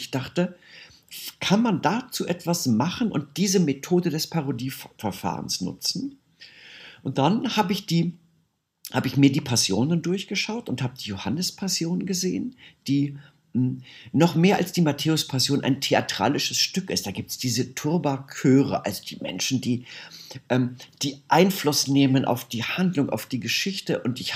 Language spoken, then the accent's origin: German; Germany; ich bin 60 Jahre und bin aufgewachsen in Deutschland zu einer Zeit, als noch ein Paragraph homosexuelle Beziehungen verboten hat. Das war, da war ich nicht nur queer, sondern ein Verbrecher.